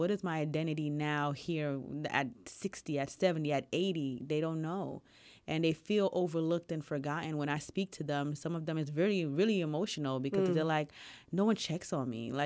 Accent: New York, United States; I am from New York, but let me bring that to us.

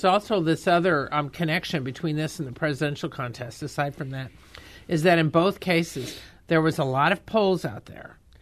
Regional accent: Indiana, United States; when this happened in Indiana, which is my home state

